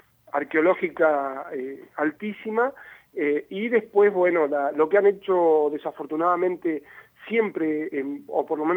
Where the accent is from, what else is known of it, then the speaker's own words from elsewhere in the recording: Las Ovejas, Neuquén, Argentina; also born or lived in Villa del Nahueve; yo nací ahí en Villa de Nahueve, desde muy chico nos vinimos acá a Las Ovejas, pero bueno, tenemos algunas propiedades familiares y demás ahí en la zona, ¿no?